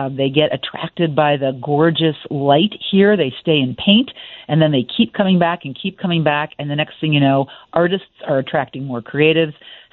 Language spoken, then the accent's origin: English; Illinois, United States; I grew up in the Chicago suburbs, literally listening, watching WGN.